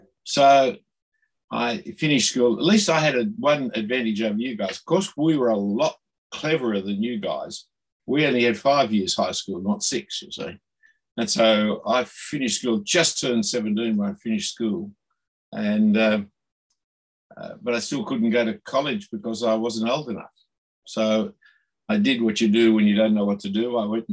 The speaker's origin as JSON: {"language": "English", "town": "Sydney", "region": "New South Wales", "country": "Australia", "tie": "born or raised there", "said": "Growing up in Sydney in that period of time, Australia was good in every sport"}